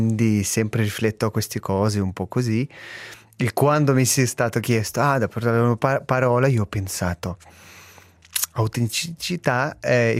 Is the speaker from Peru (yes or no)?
no; Russia; Italian is a second language; io sono nato in quel paese che era un sesto della pianeta e quindi sono cresciuto lì, proprio confine con Bielorussia, Ucraina e Russia. Sono più o meno 250 km da Chernobyl.